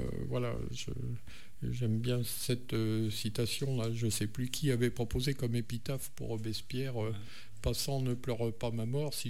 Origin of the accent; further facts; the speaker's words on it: Cognac, Nouvelle-Aquitaine, France; born there; parce que je suis né à Cognac.